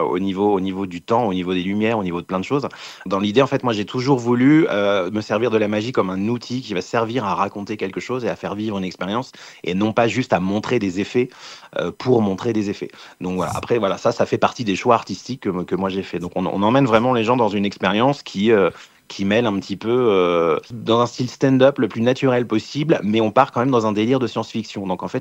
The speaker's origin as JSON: {"language": "French", "region": "Normandy", "country": "France", "said": "je m'attelle à retourner chez moi en Normandie"}